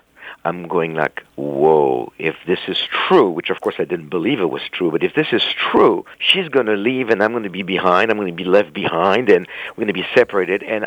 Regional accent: France; I was born and raised in France, Jewish family, but not religious, not practicing at all.

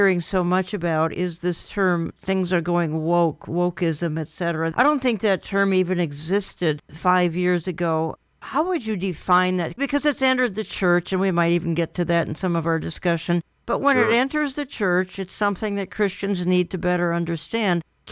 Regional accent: Minneapolis, Minnesota, United States; And it seemed to happen after the George Floyd incident here in my hometown of Minneapolis suddenly.

